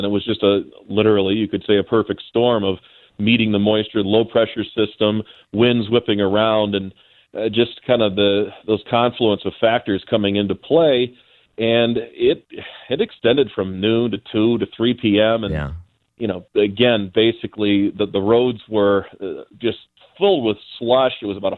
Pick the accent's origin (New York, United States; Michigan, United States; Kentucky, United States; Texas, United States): Michigan, United States; we're from the Great White North in Michigan, and we get some tough winters.